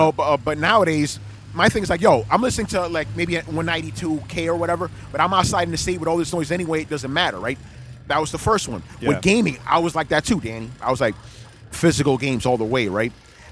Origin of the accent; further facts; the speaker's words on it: New York, United States; being a New Yorker, I'm like, digital is a lot better, right?